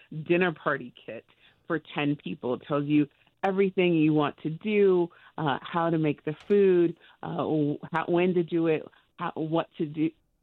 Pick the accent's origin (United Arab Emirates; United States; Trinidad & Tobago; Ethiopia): Trinidad & Tobago; also born or lived in Costa Rica; I personally grew up on five continents in seven cultures.